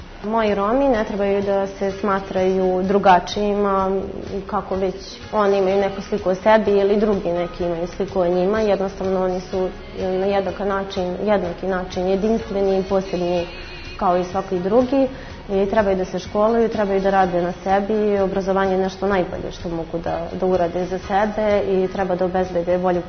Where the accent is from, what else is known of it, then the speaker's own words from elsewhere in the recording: Izbište, Vojvodina, Serbia; Odrasla sam u Izbištu sa roditeljima, do svoje 8 godine sam živjela sa roditeljima, onda se desila jedna tragedija sa mojim roditeljima, pa sam prešla da živim u hraniteljskoj porodici. Tad sam išla u osnovnu školu Žarko Zrenjanin u Izbištu